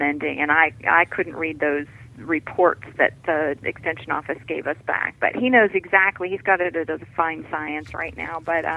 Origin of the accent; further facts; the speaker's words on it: the North, United States; now in South Carolina, United States; especially since I grew up in the North where it was cold and there's 3 feet of snow and 27 below zero right now. So I really had to learn a lot about the area that we moved to here in South Carolina.